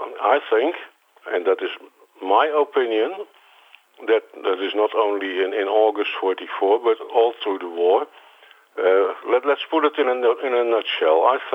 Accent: Ede, Gelderland, Netherlands; English is a second language; moved away as an adult; now in Poland; I'm a retired man now. I'm 65 years old, but I'm born and raised in Holland, and especially in the Arnhem region, in the village of Ede.

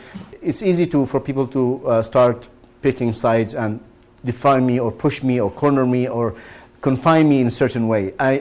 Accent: Yemen; I myself have Yemeni family there. I come from Yemen. I have family there. I have friends. I have relatives. I've taught in one of the universities there for some time. So I'm deeply connected to Yemen

